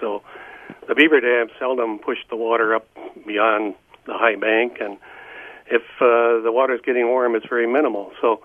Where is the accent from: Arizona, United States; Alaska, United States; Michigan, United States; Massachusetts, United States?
Michigan, United States; Felch; So I knew I would eventually write the book about growing up in Felch, Michigan with my two friends and my dog Zipper.